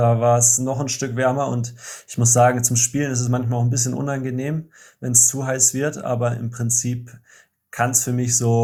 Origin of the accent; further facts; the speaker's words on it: Munich, Bavaria, Germany; Und von daher, das ist weiterhin meine Heimat und wird vermutlich immer meine Heimat bleiben.